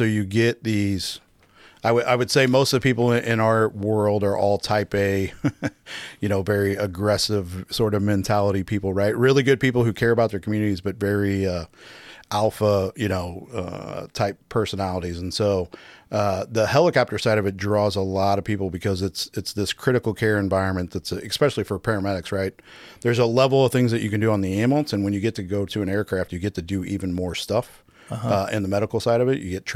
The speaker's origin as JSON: {"language": "English", "town": "Granite City", "region": "Illinois", "country": "United States", "tie": "born or raised there", "said": "I grew up in Granite City, Illinois."}